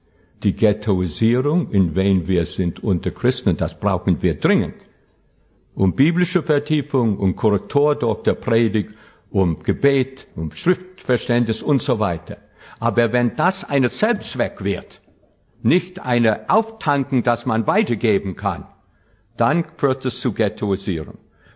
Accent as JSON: {"language": "German", "region": "New York", "country": "United States", "tie": "born or raised there", "lives_now": "Germany", "said": "Ich ging zurück zu meiner alten Heimat in New York mit meinen Eltern."}